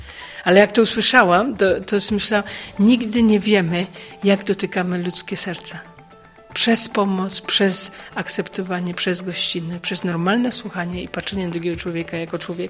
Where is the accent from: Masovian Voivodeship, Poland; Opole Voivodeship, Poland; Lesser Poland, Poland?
Opole Voivodeship, Poland; Wójcice; also born or lived in England; now in Greece; pochodzę z Wójcic, to jest między Nysą a Dmuchowem. Pracuję teraz w Grecji aktualnie, wcześniej byłam w Anglii.